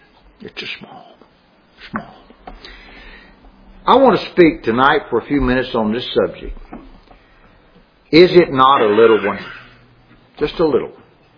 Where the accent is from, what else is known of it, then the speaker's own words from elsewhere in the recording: Louisiana, United States; I'm from Louisiana, and I lived in a little town called Tioga. It's just a little town, just a little big town.